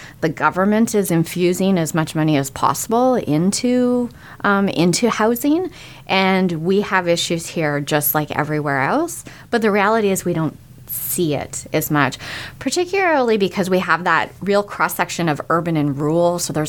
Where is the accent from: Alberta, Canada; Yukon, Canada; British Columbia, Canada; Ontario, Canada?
Ontario, Canada; Ottawa; also born or lived in Toronto; Now, I came from Ottawa and working and living in Toronto